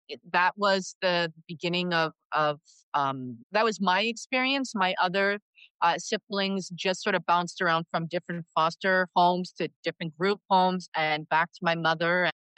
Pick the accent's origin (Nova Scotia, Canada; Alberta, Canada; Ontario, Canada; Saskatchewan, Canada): Saskatchewan, Canada; La Ronge; also born or lived in Thompson; So I was born in Thompson, Manitoba. I am originally from Lac La Ronge, Saskatchewan, Treaty 6. I'm Cree First Nations.